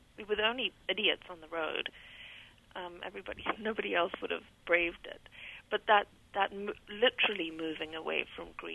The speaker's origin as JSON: {"language": "English", "country": "United Kingdom", "said": "You know, we're British. We aren't officially supposed to have feelings."}